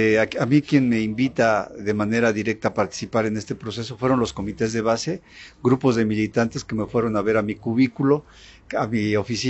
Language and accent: Spanish; Pachuca, Hidalgo, Mexico; soy pachuqueño, soy de Pachuca, conozco Pachuca.